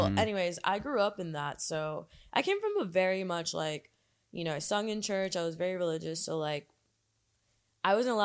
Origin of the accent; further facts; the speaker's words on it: Deltona, Florida, United States; I'm actually I'm from like a smaller like town.